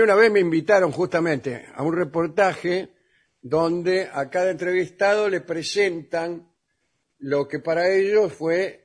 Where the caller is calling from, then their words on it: Rosario, Santa Fe, Argentina; de Rosario.